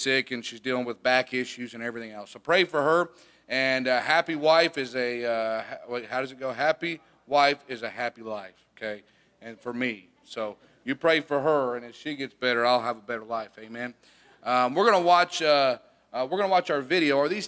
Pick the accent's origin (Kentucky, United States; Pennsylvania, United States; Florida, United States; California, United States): Florida, United States; Cocoa; we tell them we're from Cocoa, Florida, because that's where we were raised, in a sense, after we'd gotten saved.